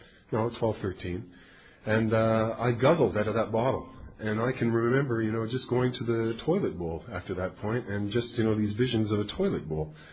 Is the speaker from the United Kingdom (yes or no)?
no; Toronto, Ontario, Canada; also born or lived in Montreal, Canada; coming to Toronto, where I was born, because I had taken a geographic cure and moved to Montreal, and I came here from Montreal with friends.